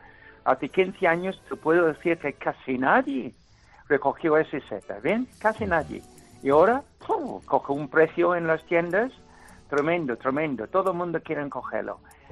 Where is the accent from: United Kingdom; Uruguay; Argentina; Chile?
United Kingdom; England; Spanish is a second language; Bueno, no quiero presumir, ya sabes, porque soy inglés. Nosotros no presumimos nunca.